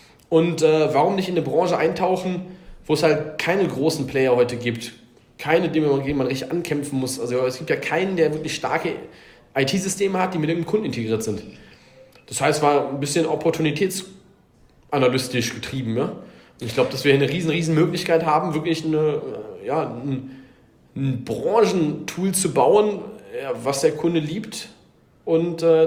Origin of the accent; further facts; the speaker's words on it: North Rhine-Westphalia, Germany; also born or lived in United States; Ich bin gebürtiger Ostwestfale. Also ich bin irgendwie hier aufgewachsen. Irgendwann mal mit 15 erstmal in die USA gegangen.